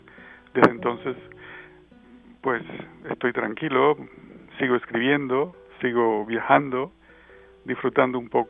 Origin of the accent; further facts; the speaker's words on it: Caribbean coast, Colombia; moved away as an adult; also born or lived in Tunja; siendo costeño, siendo del Caribe, el interior del país estaba un poco alejado para nosotros. Y empecé a conocerlo al llegar a Tunja, en Boyacá, donde hice los estudios universitarios.